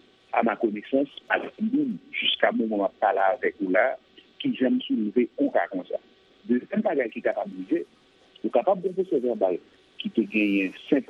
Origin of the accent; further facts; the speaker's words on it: Haiti; Deuxièmement, et en tant qu'Haïtien, qui a des positions en plus et qui suit l'actualité